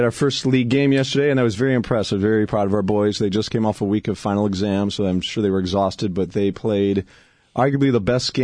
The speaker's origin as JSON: {"language": "English", "town": "Cleveland", "region": "Ohio", "country": "United States", "tie": "born or raised there", "moved": "as an adult", "said": "I was born and raised in Cleveland. Yeah, I came out here 13 years ago, but born and raised, you know, in Cleveland, Ohio."}